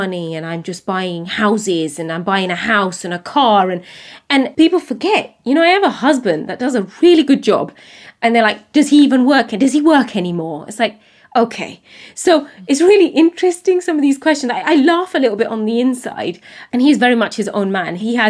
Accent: United Kingdom; sometimes I find those questions really difficult, especially as a British Bangladeshi woman.

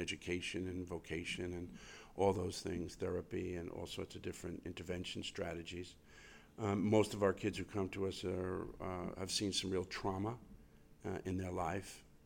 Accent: Flushing, New York, United States; So, I grew up in Queens, in Flushing, Queens. I went to St. Francis Prep

